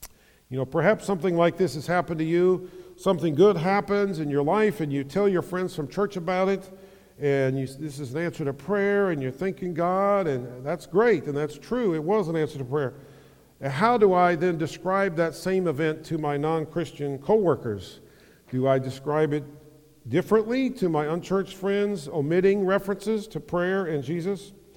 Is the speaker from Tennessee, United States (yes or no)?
yes; Tennessee, United States; When I grew up in Tennessee, we used to say, if the good Lord's willing and the creek don't rise.